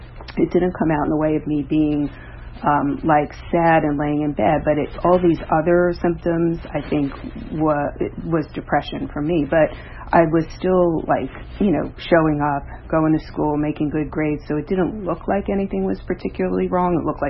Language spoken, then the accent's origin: English; New York, United States; I grew up in New York. I had my first drink 5 days before my 12th birthday.